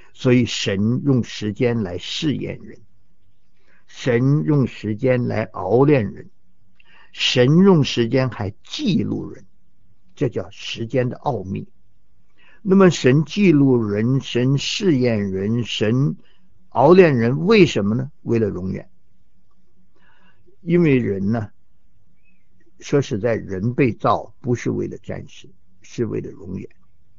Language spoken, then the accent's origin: Chinese; China; 我们中国人说日久见人心